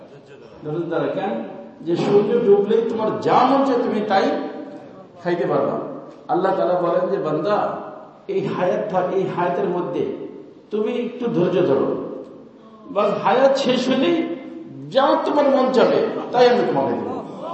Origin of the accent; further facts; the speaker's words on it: Faridpur, Dhaka Division, Bangladesh; ওই আমাদের গ্রাম বসায় আমাদের ফরিদপুর বাড়ি বুঝছেন